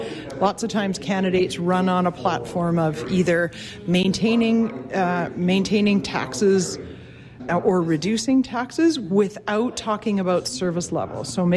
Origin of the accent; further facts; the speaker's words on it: Golden, British Columbia, Canada; from Strategic Leadership Solutions, and I'm from Golden, BC.